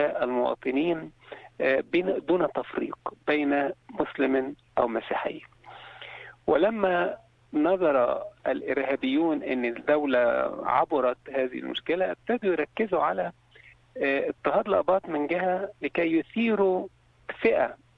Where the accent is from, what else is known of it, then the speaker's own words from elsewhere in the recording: Egypt; وضع الأقباط في مصر بصفة عامة، نحن مواطنين مصريين لنا كل الحقوق وعلينا كل الواجبات